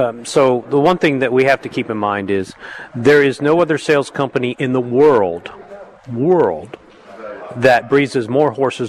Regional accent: Florida, United States; I grew up down here in Florida. So there was a lot of culture shock for me when I went to Cornell

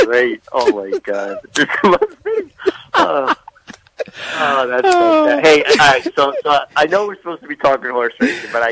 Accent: Brooklyn, New York, United States; I'm always somewhat amazed by it that, like, wow, you know, I'm a kid from Brooklyn still in my heart, you know.

